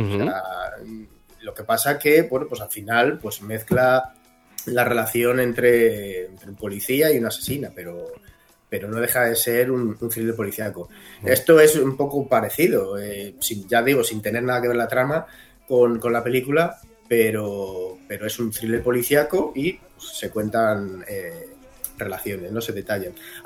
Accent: Salamanca, Castile and León, Spain; yo soy de Salamanca, vivo en Salamanca

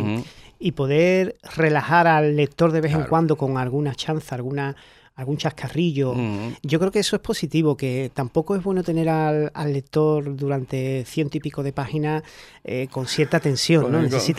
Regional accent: Cádiz, Andalusia, Spain; De hecho, creo que somos varios autores de Cádiz que nos dedicamos al género negro

